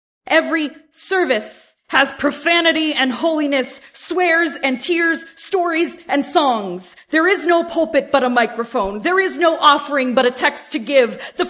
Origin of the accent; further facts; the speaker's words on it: New England, United States; I grew up in New England Congregationalism, the white church on the hill with the white people.